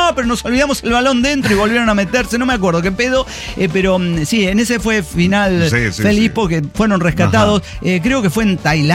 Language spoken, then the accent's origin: Spanish; Puebla, Mexico; Si soy de Puebla, ¿para qué voy a ir a un pueblo mágico de Puebla?